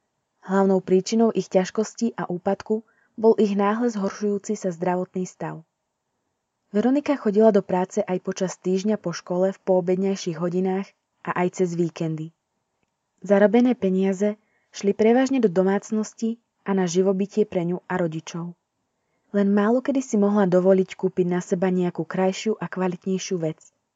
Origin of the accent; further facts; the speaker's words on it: eastern Slovakia, Slovakia; Narodila som sa na východnom Slovensku a tu aj zostanem. Nemám v pláne odísť do inej krajiny.